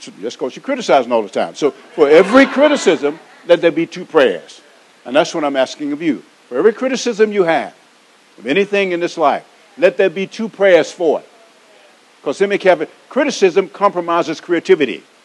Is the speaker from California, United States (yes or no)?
no; Atlanta, Georgia, United States; I'm from Atlanta, trust me, I know.